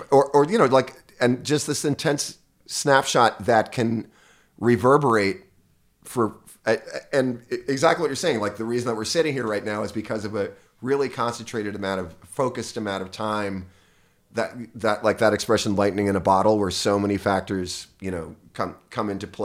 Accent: New York, United States; I grew up around New York and had been seeing shows since I was 15 in New York.

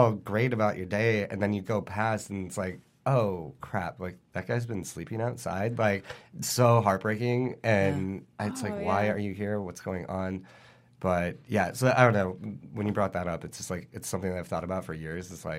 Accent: Midwest, United States; I grew up in the Midwest, and I mean, it gets cold, like -40 style

